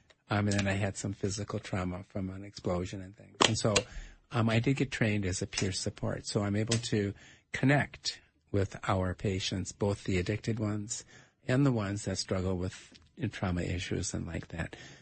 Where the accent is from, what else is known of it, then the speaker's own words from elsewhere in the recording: Minneapolis, Minnesota, United States; I'm from Lower North Minneapolis, and so my parents moved into an apartment we created for them in the lowest part of our house.